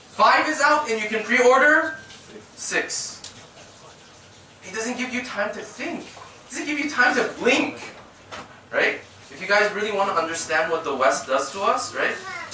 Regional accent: Iran; I'm from Iran

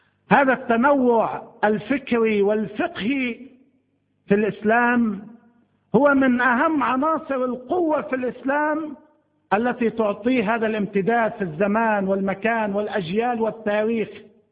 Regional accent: Lebanon; كلبنانيين على سبيل المثال كمسلمين ومسيحيين

